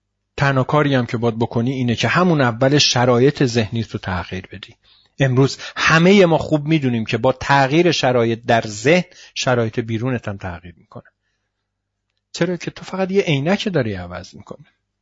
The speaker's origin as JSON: {"language": "Persian", "country": "Iran", "said": "همیشه تو هر جمعی تو خارجی ها بودم آخرش این حس رو بهشون منتقل کردم که آقا من ایرانیم"}